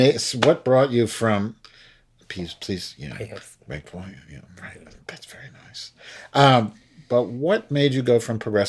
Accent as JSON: {"language": "English", "town": "Chicago", "region": "Illinois", "country": "United States", "accent": "New York", "said": "And audience, we're from Chicago."}